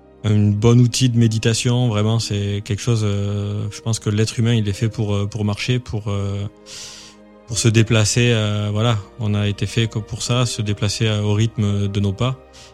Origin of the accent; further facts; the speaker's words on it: Nouvelle-Aquitaine, France; Moi, je suis originaire du Lot-et-Garonne, où il n'y a pas forcément de haute montagne.